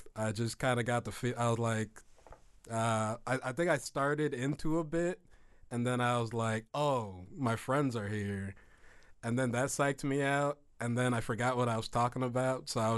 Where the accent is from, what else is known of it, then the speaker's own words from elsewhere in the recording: Springfield, United States; Yeah. Born and raised in Springfield.